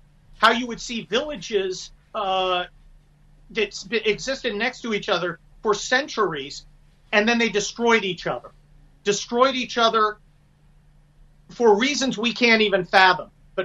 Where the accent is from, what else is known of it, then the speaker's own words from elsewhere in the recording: Chambersburg, Pennsylvania, United States; I am from Pennsylvania, or at least my family is, Chambersburg, burned down by the Confederates.